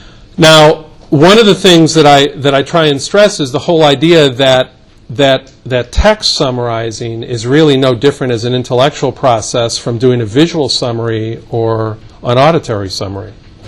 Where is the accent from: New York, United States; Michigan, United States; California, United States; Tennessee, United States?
New York, United States; Rochester; In New York State, where I'm from Rochester, New York, I forgot to mention that.